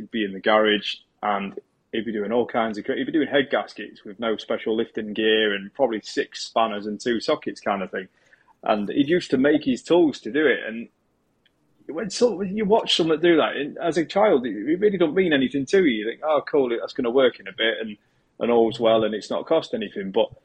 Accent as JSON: {"language": "English", "region": "England", "country": "United Kingdom", "said": "I'm from the United Kingdom or England."}